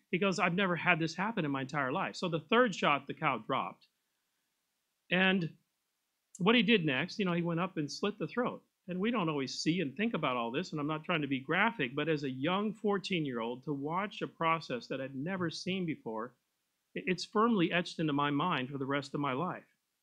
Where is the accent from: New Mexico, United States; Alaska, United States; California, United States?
California, United States; Pasadena; I grew up in Pasadena, California. But as a city boy, I was impressionable because I'd always lived in a city